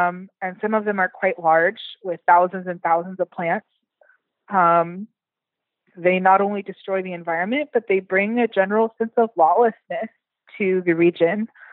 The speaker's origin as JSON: {"language": "English", "region": "California", "country": "United States", "tie": "born or raised there", "said": "I was born and raised in Humboldt County. I still live in Humboldt County."}